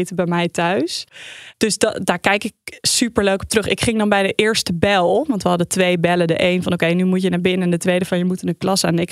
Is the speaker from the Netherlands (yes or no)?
yes; Heerenveen, Friesland, Netherlands; ja, ik ben in Friesland opgegroeid in Heerenveen. Ik ben niet daar geboren. Ik ben in Zaandam geboren, maar dus wel altijd in Friesland opgegroeid.